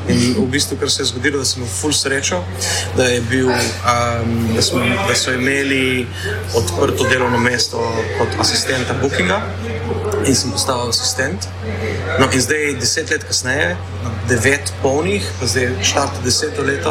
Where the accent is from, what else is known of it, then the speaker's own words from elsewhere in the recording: Ilirska Bistrica, Littoral–Inner Carniola, Slovenia; Mislim, jaz sem iz Ilirske Bistrice drugač